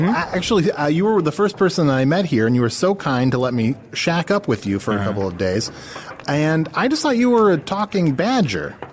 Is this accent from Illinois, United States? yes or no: yes; Chicago, Illinois, United States; I'm from Chicago, and I guess it's worth mentioning that Chicago is on the planet Earth.